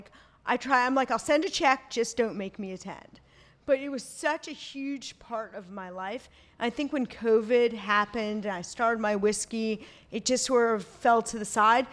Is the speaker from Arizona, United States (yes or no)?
no; New York, United States; I grew up in New York, like I'm over it.